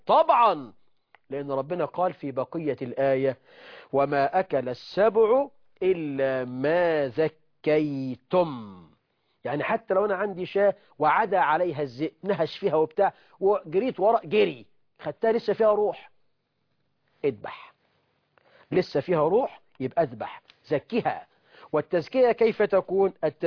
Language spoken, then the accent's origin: Arabic; Egypt; بلدنا مصر